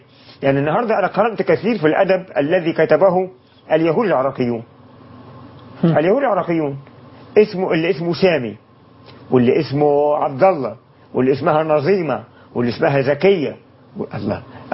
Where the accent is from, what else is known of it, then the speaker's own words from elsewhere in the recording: Egypt; زي القبط عندنا في مصر دلوقتي